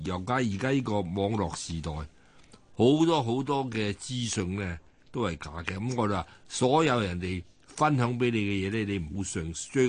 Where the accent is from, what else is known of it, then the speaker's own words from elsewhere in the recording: China; 我哋中國人講話就話寧可信其有，不可信其無。